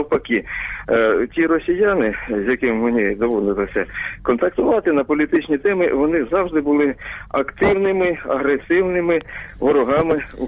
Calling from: Sumy Oblast, Ukraine

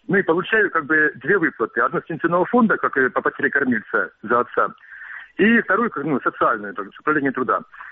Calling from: Kramatorsk, Donetsk Oblast, Ukraine; Краматорск.

